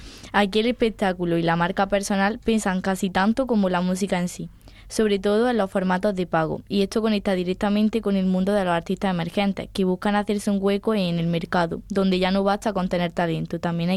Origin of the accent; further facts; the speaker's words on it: Pamplona, Navarre, Spain; Si es que soy de Pamplona.